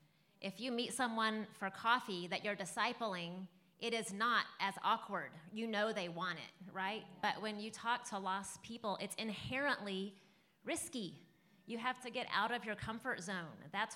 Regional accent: Kansas City, Missouri, United States; I mean, like we're from Kansas City. People are crazy in Kansas City about the Chiefs.

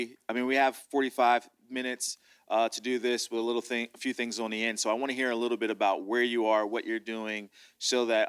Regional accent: New Jersey, United States; Born and raised in South Jersey

